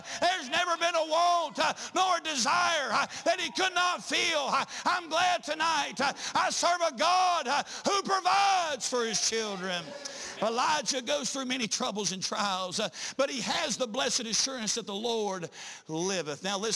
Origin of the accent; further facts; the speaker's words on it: North Carolina, United States; Now listen, I'm from North Carolina